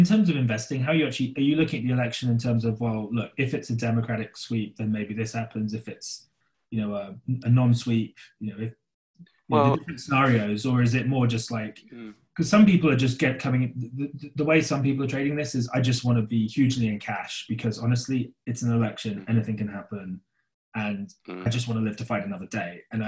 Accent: United Kingdom; I mean, as a Brit or anyone in Europe or New Zealand or Aussie, like, this is just like nonsense.

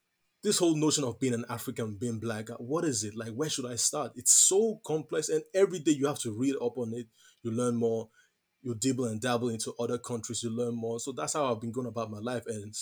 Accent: Austria; also born or lived in Nigeria; I mainly grew up in Austria. You know, obviously, I had bits and bobs growing up in Nigeria, but I mainly grew up in Austria. And being a Nigerian

